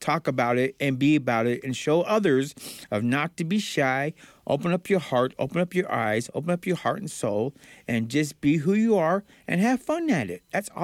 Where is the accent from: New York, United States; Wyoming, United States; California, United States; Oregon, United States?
Wyoming, United States; I'm from Thamopus, Wyoming. I'm from the Wind River Reservation. I'm on Northern Plains of Arapaho